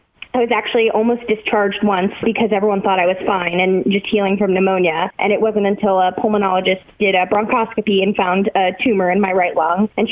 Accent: North Carolina, United States; now in New York City, United States; I grew up in North Carolina in a very rural place.

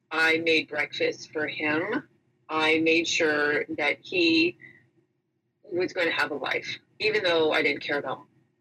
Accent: San Diego, California, United States; I grew up here in San Diego. Very uneventful childhood with a mom and a dad and a dog and in the suburbs

